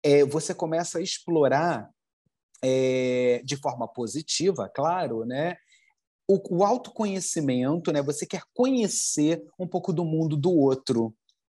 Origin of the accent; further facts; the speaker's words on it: Rio de Janeiro, Brazil; Bom, eu vim do Rio de Janeiro e aqui eu encontro culturas diferentes dentro do Brasil